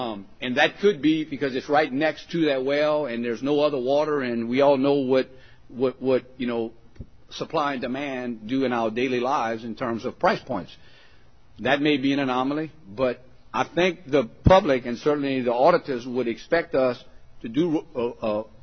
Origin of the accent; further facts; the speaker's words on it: Louisiana, United States; I don't know the answer to that question, but I know that property in my hometown is less expensive than property in the adjoining parish.